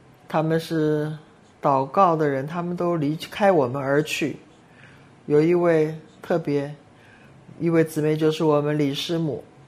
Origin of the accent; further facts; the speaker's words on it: China; first language Cantonese; Chinese is a second language; now in United States; 我是中国人，但是我都忘了中文了。来到美国这么多年，那时候已经有来了美国几十年了，都忘了我的中文，